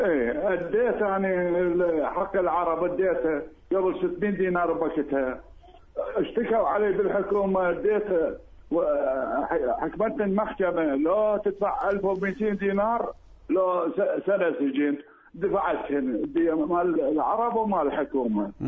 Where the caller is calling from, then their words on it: Iraq; من العراق.